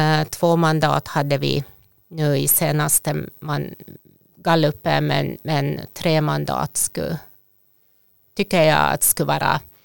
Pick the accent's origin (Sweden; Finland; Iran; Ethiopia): Finland; born there; first language Swedish; Jag är själv född i ett samhälle där jag inte kan använda mitt modersmål. Jag kan inte prata svenska i Finland.